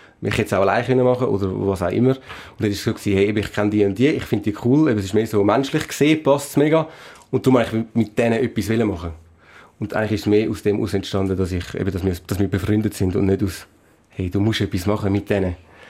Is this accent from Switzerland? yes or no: yes; Switzerland; accent: Swiss German; Ich rede Schweizerdeutsch und dann gefunden, let's go, wir machen mal schweizerdeutsche Musik.